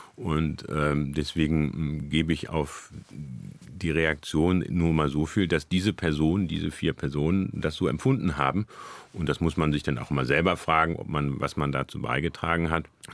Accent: North Germany, Germany; born there; weil ich halt gebürtiger Fischkopf bin.

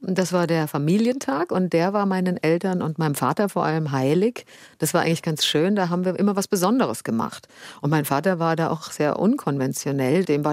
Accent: Bad Nauheim, Hesse, Germany; meine Kindheit war behütet in der Überschaubarkeit so einer Provinzstadt. Und ich fand das wirklich schön in Bad Nauheim. Es ist ja auch ein schönes Städtchen.

